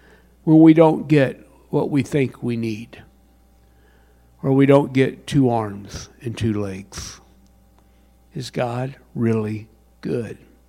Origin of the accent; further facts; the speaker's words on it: Colombia; I grew up in Colombia, and I have no idea what a shepherd does until I really begin to dig into it.